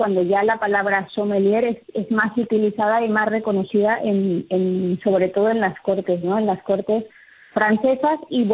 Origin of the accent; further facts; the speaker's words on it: Mexico; nos da una identidad como mexicanos, además como cocina, ¿no? Patrimonio de la humanidad.